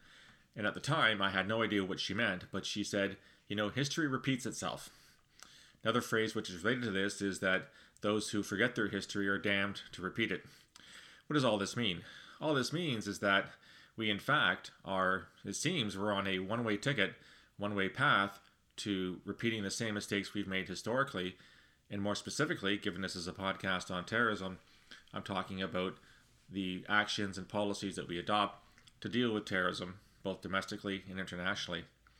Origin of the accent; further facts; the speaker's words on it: Canada; speaking as a Canadian